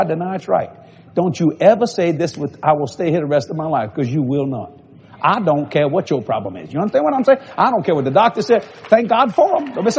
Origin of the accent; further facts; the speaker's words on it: New Orleans, Louisiana, United States; born there; now in Dallas, United States; I was born in New Orleans. I wanted out of Louisiana. And I went out of Louisiana as a heathen. And I moved to Dallas